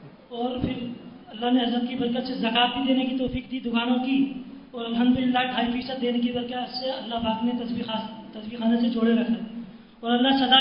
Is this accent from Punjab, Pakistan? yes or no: no; Karachi, Sindh, Pakistan; میرا تعلق کراچی سے ہے.